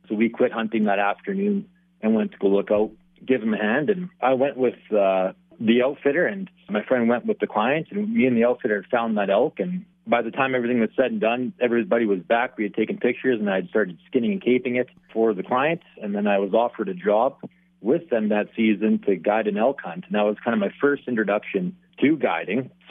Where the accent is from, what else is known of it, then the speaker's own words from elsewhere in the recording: Manitoba, Canada; growing up in Manitoba, pretty much everyone, you know, we lived off moose in the winter up north.